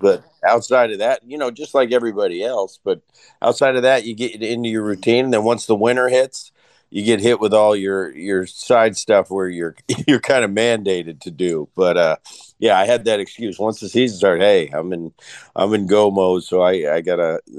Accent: New Jersey, United States; also born or lived in California; I grew up in New Jersey. You know, I grew up, my dad played for the Phillies early in my life. So my childhood was in Jersey. I came to California late and I just went to high school there.

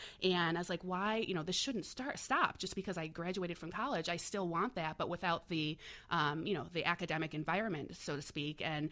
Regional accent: Evanston, Illinois, United States; He was the Northwestern basketball coach. Mm-hmm. When I was growing up in Evanston

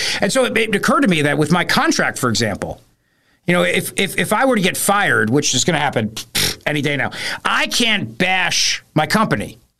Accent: New Jersey, United States; I'm Italian from Jersey.

